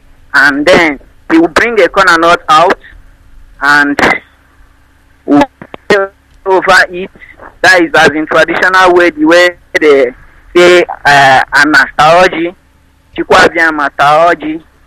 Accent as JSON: {"language": "English", "town": "Nsukka", "region": "Enugu State", "country": "Nigeria", "said": "I'm from Nsukka."}